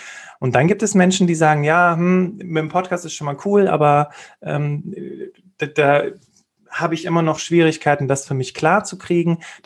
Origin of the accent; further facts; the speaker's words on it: North Rhine-Westphalia, Germany; ich komme aus der Nähe von Köln, also ich sitze jetzt, stehe tatsächlich gerade hier im Homeoffice an meinem Stehtisch und gucke raus ins Grüne, wohne also nicht direkt in Köln, sondern ein bisschen außerhalb.